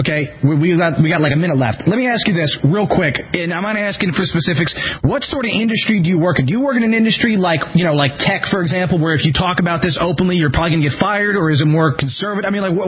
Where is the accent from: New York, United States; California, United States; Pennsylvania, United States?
New York, United States; I view myself as a New Yorker. I mean, I'm an American, of course, but I view myself as a New Yorker, but I can't live there anymore